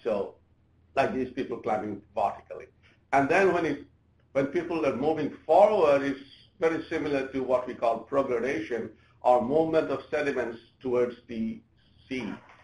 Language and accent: English; Bangladesh; English is a second language; so this is a metro in my home country, Bangladesh.